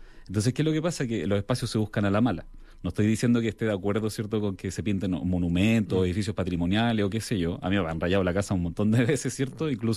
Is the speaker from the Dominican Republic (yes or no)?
no; Venezuela; Otros me decían, oye, eso se parece a un sector que de Venezuela, de donde vengo.